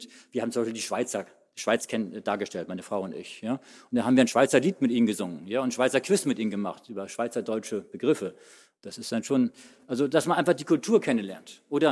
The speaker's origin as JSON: {"language": "German", "region": "Hamburg", "country": "Germany", "said": "Ich bin Hamburger, ich komme aus Norddeutschland."}